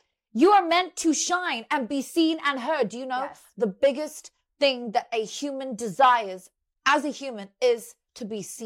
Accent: United Kingdom; I'm British and I say y'all.

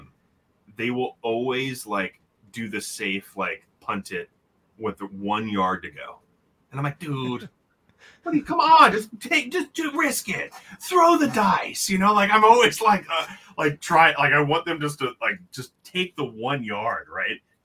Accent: Maryland, United States; But I'm also like I came from Maryland. So it's like the Ravens were my first team.

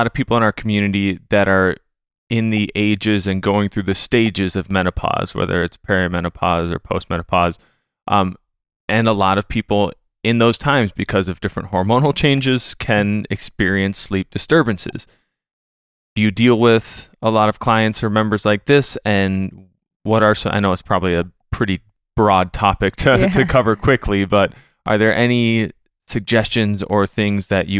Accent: Minnesota, United States; I'm from Minnesota originally.

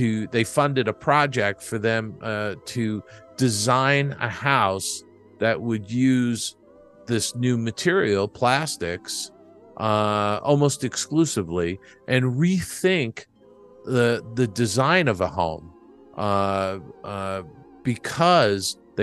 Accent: East Coast, United States; and that's because I grew up on the East Coast.

